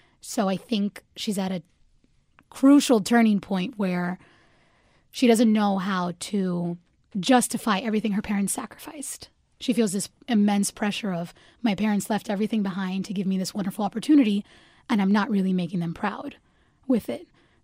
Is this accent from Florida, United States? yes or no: yes; Miami, Florida, United States; now in Chicago, United States; And growing up in Miami, I was a majority, so I never had to define that. I was like, oh, I'm Cuban. I'm Latina. That's how I am. Then I moved to Chicago, and people were like, where are you from?